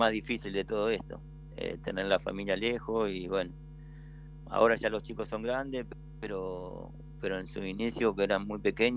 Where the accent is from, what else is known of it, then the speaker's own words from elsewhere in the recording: Argentina; now in Bangladesh; Y si saben que soy argentino, mucho más.